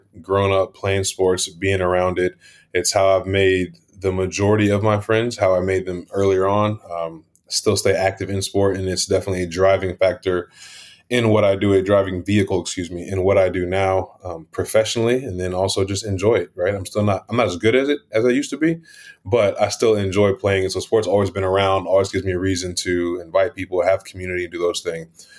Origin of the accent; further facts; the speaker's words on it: Houston, Texas, United States; So I grew up in Houston, Texas, and my wife and I both went to high school together.